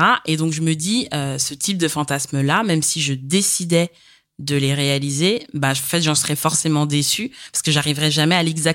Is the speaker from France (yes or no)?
yes; Île-de-France, France; Ok, alors moi j'ai 32 ans et je suis de région parisienne.